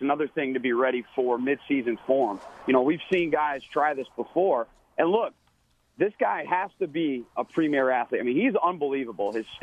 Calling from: Myrtle Beach, South Carolina, United States; Yeah, I'm in Myrtle Beach, South Carolina.

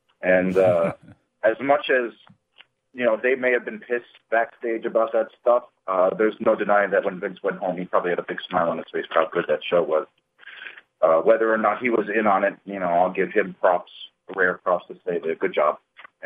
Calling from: New Jersey, United States; from New Jersey.

